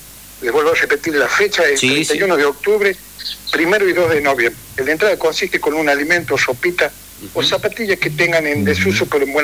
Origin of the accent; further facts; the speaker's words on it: Chañar, La Rioja, Argentina; Yo soy de Chañar, vamos a llevar a ayudar a gente de Chañar.